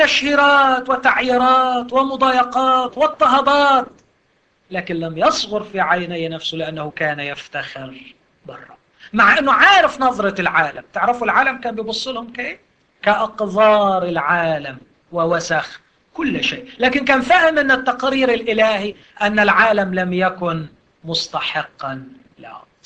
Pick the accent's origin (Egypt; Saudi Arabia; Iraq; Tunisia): Egypt; دي مهمة لينا شوية كمصريين.